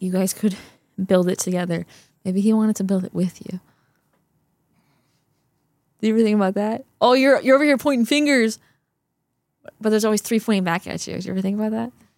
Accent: Wisconsin, United States; I like milk. I'm from Wisconsin, man.

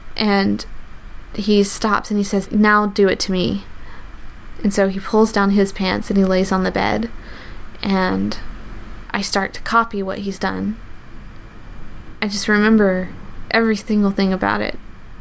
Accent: the South, United States; I grew up in the South

